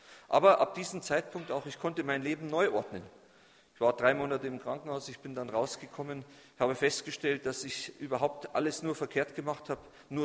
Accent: Bavaria, Germany; ich komme aus Bayern, das hört man, aus dem tiefsten Süden

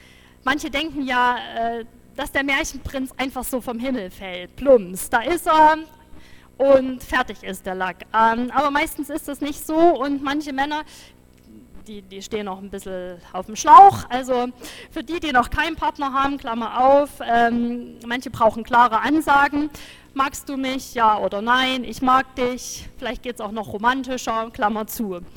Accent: Saxony, Germany; zumindest war das bei uns im Erzgebirge so.

